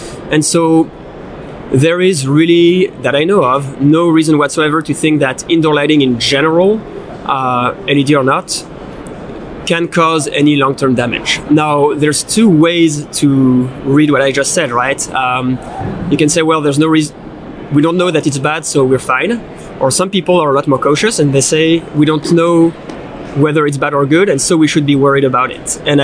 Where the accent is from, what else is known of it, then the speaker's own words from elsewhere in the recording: France; now in United States; I am from France.